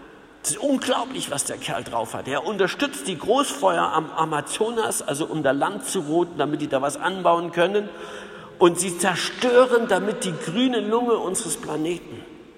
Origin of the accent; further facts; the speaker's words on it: East Germany, Germany; Ich als Ossi, ich möchte nicht, dass mein Leben verplant wird und ich bin in einer Planwirtschaft aufgewachsen.